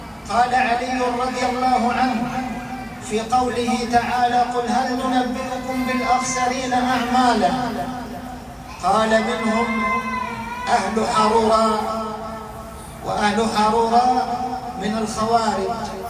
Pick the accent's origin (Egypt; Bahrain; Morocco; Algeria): Egypt; أن يحفظ بلادنا مصر